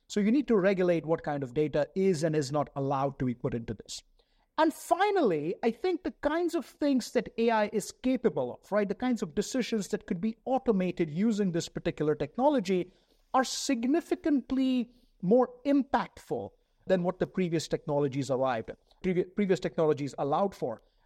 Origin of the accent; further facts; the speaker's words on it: United States; You know, quite honestly, being an American myself, I'm a little cynical about regulation in the US.